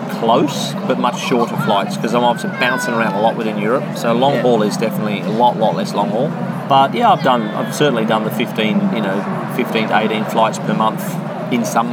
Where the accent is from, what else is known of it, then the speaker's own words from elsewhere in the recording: Australia; I've always spent a lot of time in the country growing up in Australia.